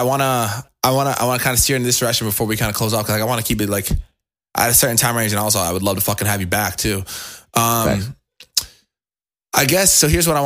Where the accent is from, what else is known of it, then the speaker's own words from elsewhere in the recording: Boston, Massachusetts, United States; I mean, I'm a kid from Boston. We're both East Coast people. And like, my whole family's from Boston.